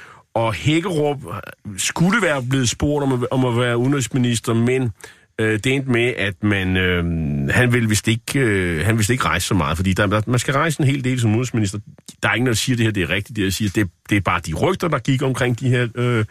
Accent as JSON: {"language": "Danish", "town": "Nexø", "region": "Capital Region of Denmark", "country": "Denmark", "said": "det er ikke så langt fra Næksø, hvor jeg er fra"}